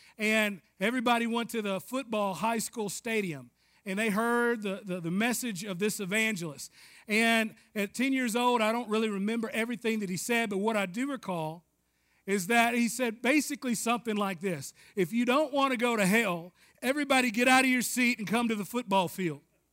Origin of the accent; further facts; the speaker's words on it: the South, United States; I was from the South. I liked football.